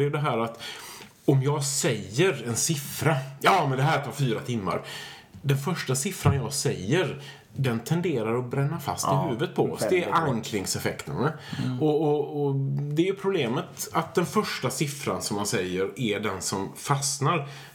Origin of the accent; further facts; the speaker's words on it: Gothenburg, Västra Götaland County, Sweden; jag är en man från Göteborg.